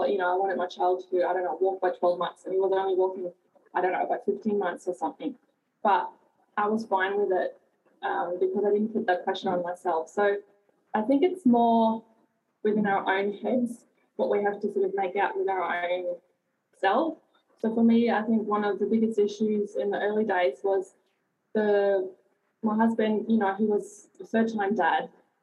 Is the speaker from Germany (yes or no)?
yes; Germany; now in Australia; And I've been always a big city girl. I grew up in Germany, and I lived on four continents. I lived and worked on four continents